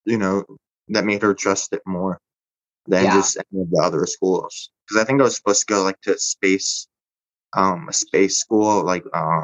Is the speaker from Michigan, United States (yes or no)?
no; Greenwich, Connecticut, United States; So I grew up in Greenwich, Connecticut. I was there from when I was 4 years old till I was 12.